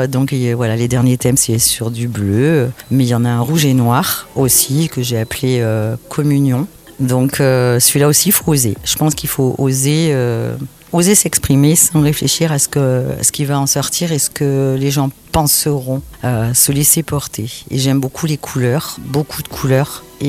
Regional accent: Nouvelle-Aquitaine, France; Moi je suis originaire de la Corrèze et ça fait maintenant 11 ans que je vis dans ce Gers magnifique.

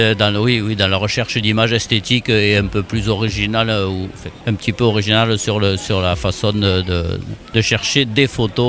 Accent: Vic, France; born there; Je suis né à Vic, c'est peut-être un hasard qui fait que je m'intéresse aussi un petit peu à la tauromachie.

